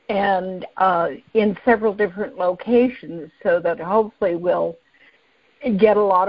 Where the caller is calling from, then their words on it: Minneapolis, Minnesota, United States; I'm from Minneapolis, also.